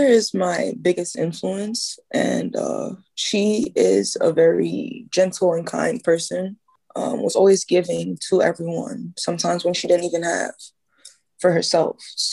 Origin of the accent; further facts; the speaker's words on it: Brooklyn, New York, United States; So I was born and raised in Brooklyn.